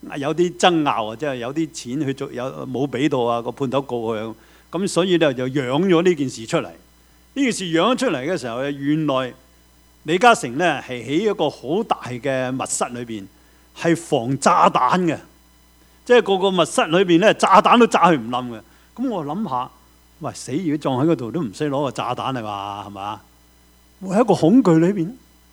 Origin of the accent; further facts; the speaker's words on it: China; 正如好像我們中國人八月十五點的中秋節呢